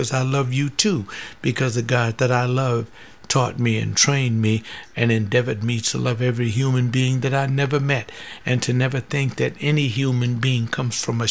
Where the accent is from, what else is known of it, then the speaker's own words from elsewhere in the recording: United States; And unfortunately, I am American.